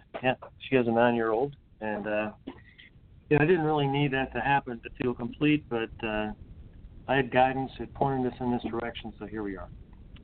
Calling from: North Carolina, United States; I'm in the western part of North Carolina in the Smoky Mountains.

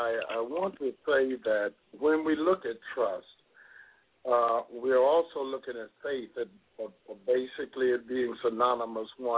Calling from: St. Cloud, Florida, United States; I'm calling from St. Cloud, Florida.

